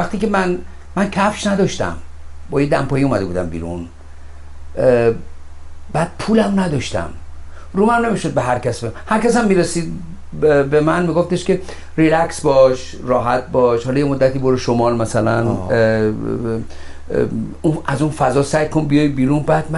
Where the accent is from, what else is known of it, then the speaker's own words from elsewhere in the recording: Tehran, Tehran Province, Iran; من بچه تهرانم، بزرگ شده تهرانم، بزرگ شده جنوب شهر تهران هستم.